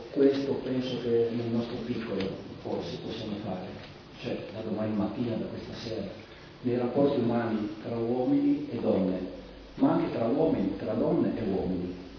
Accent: Trieste, Friuli-Venezia Giulia, Italy; born there; io sono nato a Trieste

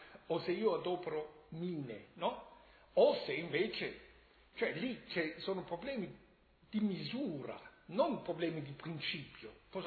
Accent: Germany; Italian is a second language; Io sono tedesco

